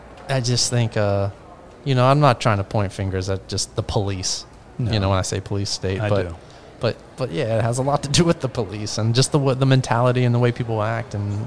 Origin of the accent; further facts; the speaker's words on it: Greencastle, Pennsylvania, United States; now in Chambersburg, United States; Greencastle, PA is really the... is really what I those claim to fame. That's where I went to high school and played high school ball.